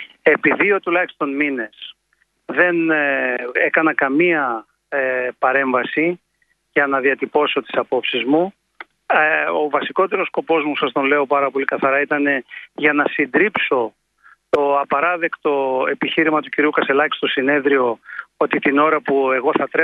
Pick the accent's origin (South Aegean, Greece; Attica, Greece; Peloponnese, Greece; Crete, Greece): South Aegean, Greece; Το λέμε στην Πάρο, στο χωριό μου